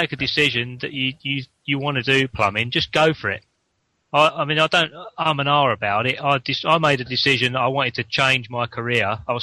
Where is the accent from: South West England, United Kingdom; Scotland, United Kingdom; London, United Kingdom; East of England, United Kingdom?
East of England, United Kingdom; Maldon; I'm from Malden in Essex, and I'm on the Level 2 plumbing course.